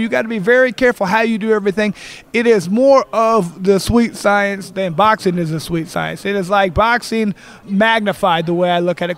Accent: Indianapolis, Indiana, United States; Absolutely. Not too far from me. I'm an Indianapolis guy.

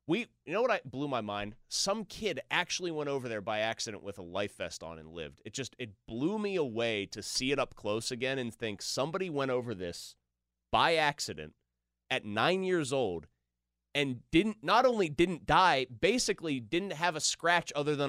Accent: Pittsburgh, Pennsylvania, United States; Like, they say, what's your city of origin? And I was like, I'm from Pittsburgh.

